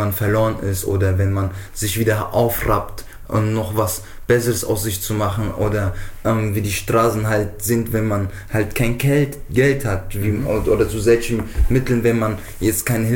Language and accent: German; Offenbach, Hesse, Germany; Und ich sage, ich komme aus Frankfurt, Offenbach.